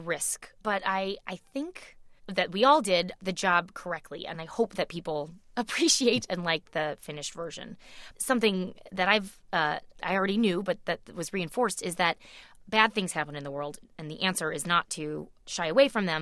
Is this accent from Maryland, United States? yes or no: no; St. Louis, Missouri, United States; moved away as an adult; now in New York, United States; I grew up in St. Louis, and I moved to New York after college